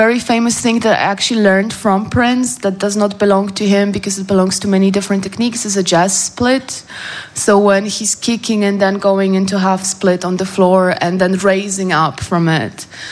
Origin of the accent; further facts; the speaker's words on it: Poland; English is a second language; since I was growing up in Poland, and there was early on